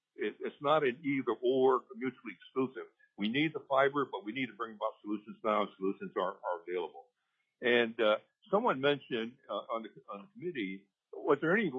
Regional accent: Hawaii, United States; I come from a tribal. I'm a Hawaiian native.

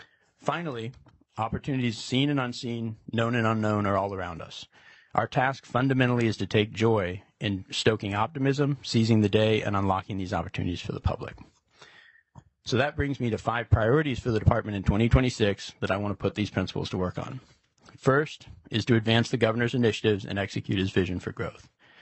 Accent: Anchorage, Alaska, United States; also born or lived in Washington, D.C.; I grew up in Anchorage, and I've lived there almost all my life, except for some time that I went outside for college and law school.

